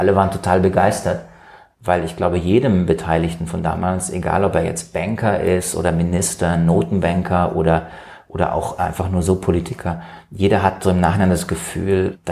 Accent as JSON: {"language": "German", "country": "Germany", "tie": "born or raised there", "said": "Ich bin ein Kind der Bundesrepublik, bin groß geworden in diesem System, das ich immer für stabil gehalten habe."}